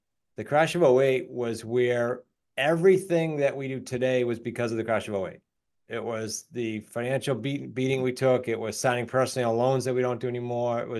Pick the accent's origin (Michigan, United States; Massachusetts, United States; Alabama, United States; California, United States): Massachusetts, United States; I grew up in Massachusetts, actually, and I grew up in a family company that was not real estate.